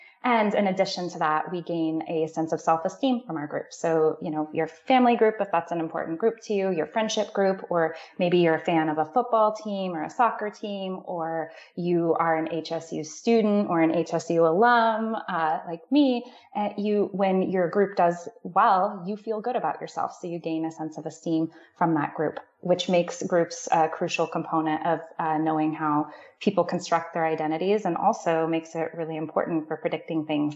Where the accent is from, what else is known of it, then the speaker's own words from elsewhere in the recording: Denny, California, United States; I grew up in Denny. So for those of you who know like real rural Northern California, I grew up in Denny about an hour and a half from here.